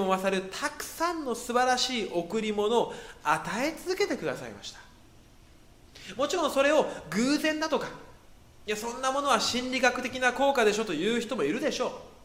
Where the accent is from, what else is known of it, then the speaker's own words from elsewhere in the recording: Kobe, Hyogo, Japan; moved away as an adult; now in Tokyo, Japan; 私は関西の神戸の出身なんですけれども、東京に来た時には